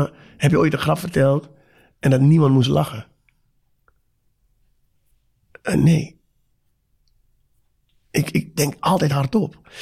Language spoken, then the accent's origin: Dutch; Suriname; Nogmaals, ik kom uit Suriname.